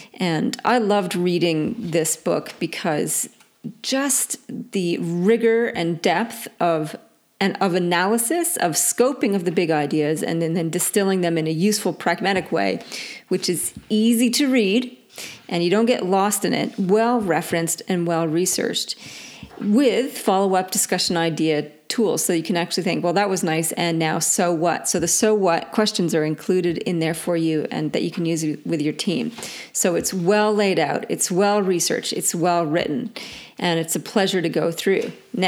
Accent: Canada; accent: Canadian; now in Australia; Now, I know my Canadian accent doesn't do it justice, but that's the expression I learned last week from a group.

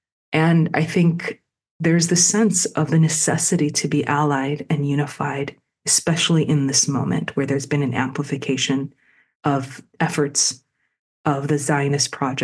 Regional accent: Chicago, Illinois, United States; The murder of a 6-year-old child in my hometown, Chicago

